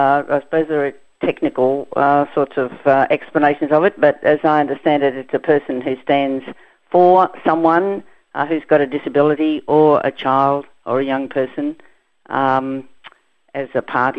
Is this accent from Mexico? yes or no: no; Australia; I'm an Australian citizen like everybody else.